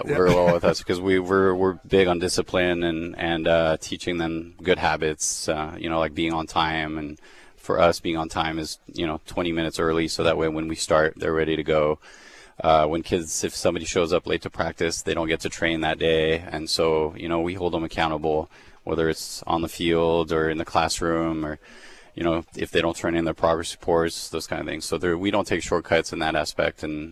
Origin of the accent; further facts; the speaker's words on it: Santa Clarita, California, United States; also born or lived in Switzerland; now in Fresno, United States; I'm actually originally from Switzerland. I grew up in Santa Clarita by Magic Mountain. So Fresno was a different world.